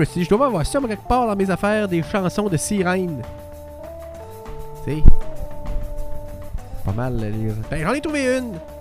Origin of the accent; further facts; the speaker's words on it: Sainte-Foy, Quebec, Canada; c'est mon accent du fin fond de Sainte-Foy, Saint-Denis-du-Plateau, yes. Parce que, moi, oui, je viens de Saint-Denis-du-Plateau. Ça, c'est pas pareil comme le plateau Mont-Royal. C'est comme le plateau, mais dans Sainte-Foy